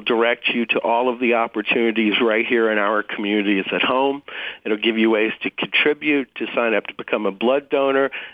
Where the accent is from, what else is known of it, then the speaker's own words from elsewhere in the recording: Virginia, United States; I get to do this in my hometown, in my territory, in the Virginia mountains that I grew up